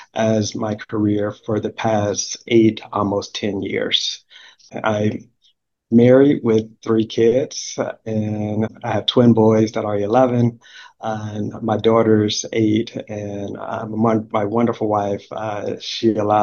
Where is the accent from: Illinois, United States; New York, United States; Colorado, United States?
Illinois, United States; Chicago; Growing up in Chicago, I did public schools the entire time that I was there.